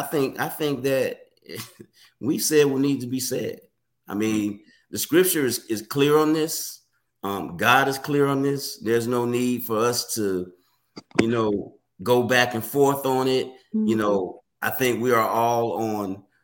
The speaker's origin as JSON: {"language": "English", "town": "Oviedo", "region": "Florida", "country": "United States", "tie": "born or raised there", "said": "So we grew up in Florida and outside, it's in Oviedo, Florida, outside of Orlando"}